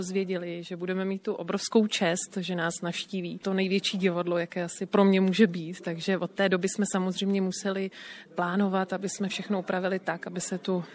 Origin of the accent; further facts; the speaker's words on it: Husinec, South Bohemian Region, Czechia; Normálně jsme se mu přihlásili, že jsme z Husince